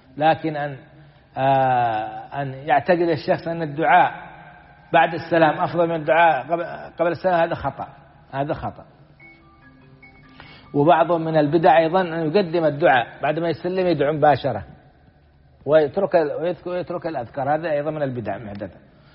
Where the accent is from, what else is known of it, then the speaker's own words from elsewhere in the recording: Saudi Arabia; نحمد الله تعالى في بلادنا المملكة العربية السعودية